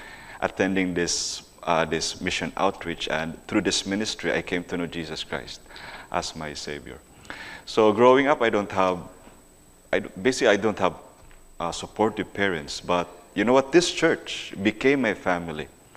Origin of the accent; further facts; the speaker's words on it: Mindanao, Philippines; born there; So I was born in the Philippines, in the southern part of the country, in Mindanao. And all of my relatives, most of my relatives attend a religion, a cult called Philippine Independent Church.